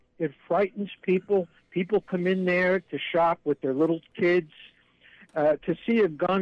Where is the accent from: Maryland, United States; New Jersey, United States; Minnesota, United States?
New Jersey, United States; I come from New Jersey, and there were a lot of mall shootings in New Jersey years ago.